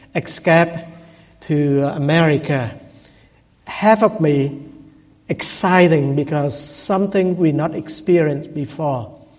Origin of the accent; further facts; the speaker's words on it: Vietnam; English is a second language; moved away as an adult; now in United States; And I remember at that time, I'm still in Vietnam, go away from my hometown to Saigon, the capital city.